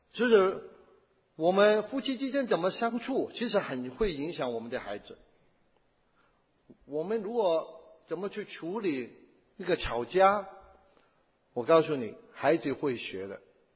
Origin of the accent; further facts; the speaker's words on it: Chaozhou, Guangdong, China; 我是潮州人，我他们最脏的话是潮州用潮州话讲出来的。